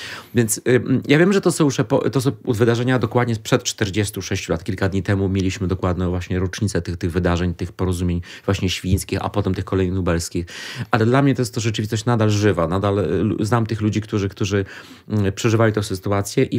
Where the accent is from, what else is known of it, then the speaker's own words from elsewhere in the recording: Świdnik, Lublin Voivodeship, Poland; ale to jest moje rodzinne miasto, więc wielką dumą.